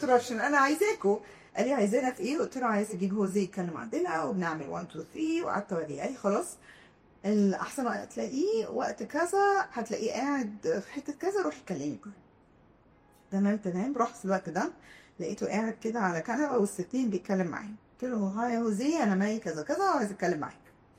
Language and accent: Arabic; Egypt; احنا كمصريين تنكين